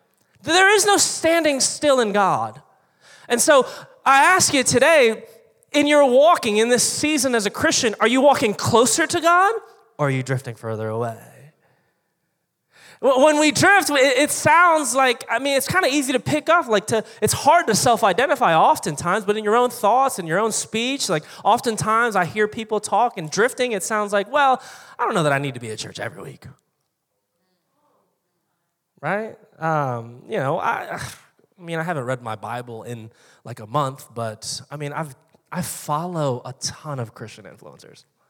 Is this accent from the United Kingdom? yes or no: no; Virginia Beach, Virginia, United States; I grew up in Virginia Beach. I still got my 757 phone number.